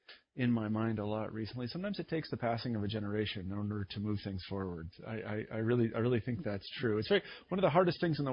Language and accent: English; Midwest, United States; And I, you know, again, I'm from the Midwest, and not exactly progressive views